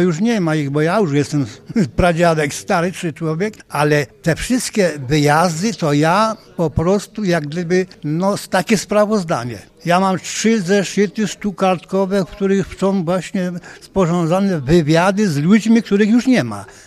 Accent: Kuyavian-Pomeranian Voivodeship, Poland; born there; ja nie jestem rodowitym bydgoszczaninem, tylko spoza terenu, ale w tym województwie oczywiście się urodziłem

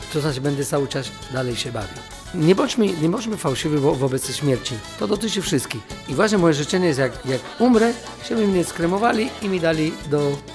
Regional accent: Cuba; Polish is a second language; now in Poland; że wiem skąd pochodzę, kim jestem i to się potwierdziło przy powrocie po 30 latach, że jednak jestem Kubańczykiem.

